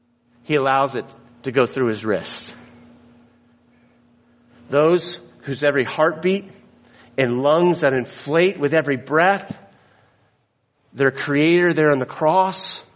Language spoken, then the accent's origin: English; Florida, United States; Now, I'm from Florida, and listen, I never had this problem before